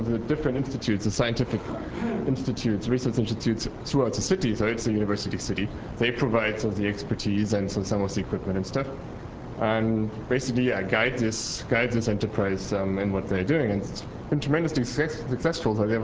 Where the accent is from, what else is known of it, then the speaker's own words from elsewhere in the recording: Germany; and I'm from Germany.